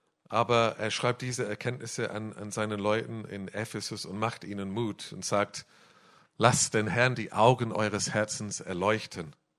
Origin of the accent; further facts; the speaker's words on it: England, United Kingdom; German is a second language; Als Engländer zu sein, das garantiert nicht mal, dass wir in die Weltmeisterschaft kommen, alle 4 Jahre.